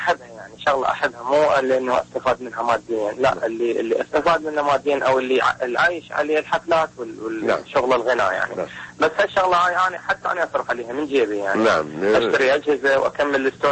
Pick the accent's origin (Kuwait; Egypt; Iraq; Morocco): Iraq; now in Dubai, United Arab Emirates; صارت ظروف العراق يعني وطلعنا من العراق وتغربنا من بلد البلد وقطعنا يعني صارت تقريبا 9 سنين